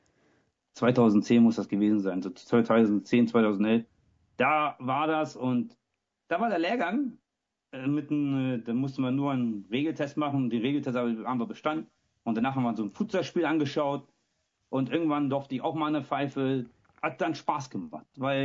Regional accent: Hamburg, Germany; Ich komme aus der schönsten Stadt Deutschlands, das ist Hamburg, bin 41 Jahre alt, bin ledig

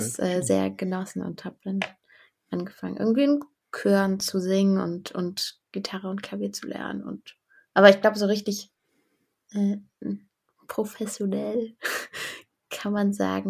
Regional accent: Berlin, Germany; Okay, also ich komme aus Berlin, vom Stadtrand, vom nördlichen Stadtrand Berlins.

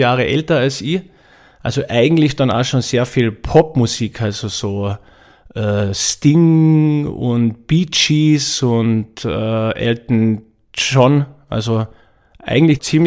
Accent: Tyrol, Austria; der ist in Lienz geboren. Und ich habe mir gedacht, ja schon, aber ich bin ja eigentlich aus dem Nachbarort.

